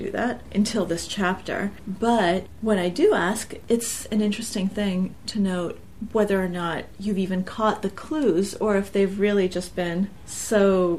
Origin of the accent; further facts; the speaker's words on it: Russia; English is a second language; So even though I've been talking about, you know, being born in Russia, my parents being Russian, growing up in Russia, it's very easy to compartmentalize and to keep those facts separate